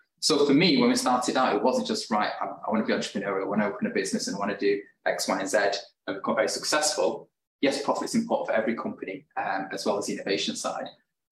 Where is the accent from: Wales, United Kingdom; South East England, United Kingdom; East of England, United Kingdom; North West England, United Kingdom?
North West England, United Kingdom; Manchester; So I'm born and bred in Mancunian, stayed here on life, not traveled elsewhere in other projects.